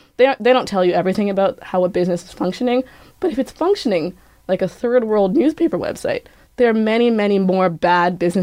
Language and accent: English; Kenya; so I'm Kenyan and I sometimes check news from back home. Most of the websites for our biggest newspapers look exactly like the websites I check for Kenyan news back home.